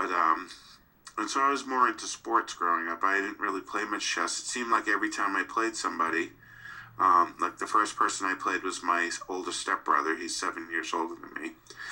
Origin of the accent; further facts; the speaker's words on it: Brockton, Massachusetts, United States; born there; I was born in Brockton, Massachusetts, and it's a kind of a middle class town, a tough town.